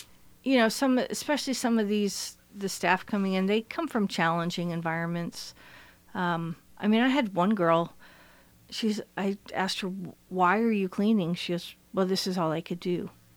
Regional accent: Saratoga Springs, New York, United States; I mean, I grew up in Saratoga, so people I grew up with, people would rent out their house during track season.

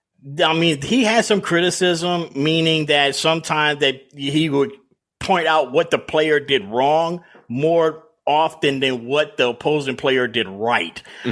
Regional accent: Louisiana, United States; now in Atlanta, United States; I'm from the South. I'm from South Louisiana, live in Atlanta, but I know all about Mike Francesa, trust me.

